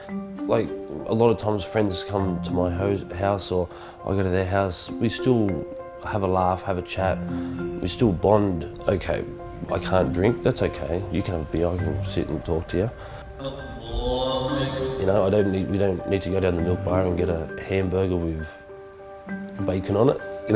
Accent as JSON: {"language": "English", "country": "Australia", "said": "I'm Australian. I'm 100% true blue, white Muslim."}